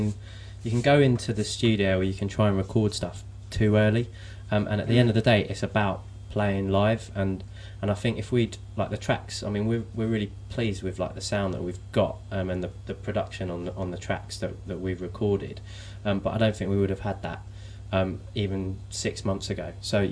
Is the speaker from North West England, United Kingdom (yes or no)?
no; Woodford, London, United Kingdom; I'm from Essex or northeast London edge. I grew up in Woodford.